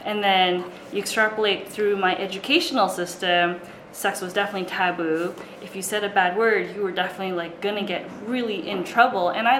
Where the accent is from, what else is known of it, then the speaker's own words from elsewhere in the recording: United States; I know, I grew up in the States, so made in the USA